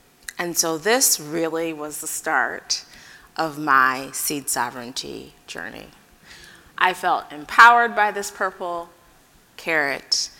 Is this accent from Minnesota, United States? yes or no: no; Akron, Ohio, United States; I'm originally from Akron, Ohio, which is the home of Goodyear.